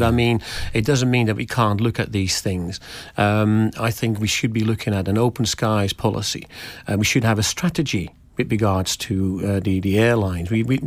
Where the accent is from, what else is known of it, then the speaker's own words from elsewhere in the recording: Netherlands; now in Isle of Man; I've been here 13 years. Right. I'm originally from Holland, yeah.